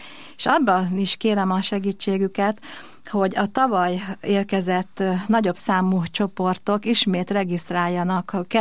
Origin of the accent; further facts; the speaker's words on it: Hungary; De ha azt látja, hogy örvendünk azon, hogy magyarok vagyunk